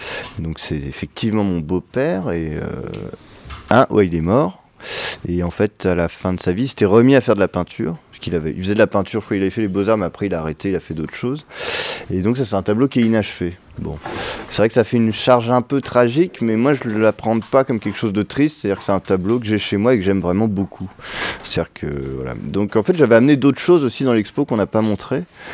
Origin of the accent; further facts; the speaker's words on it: Brest, Brittany, France; Et moi, je viens de Brest où il y a la mer.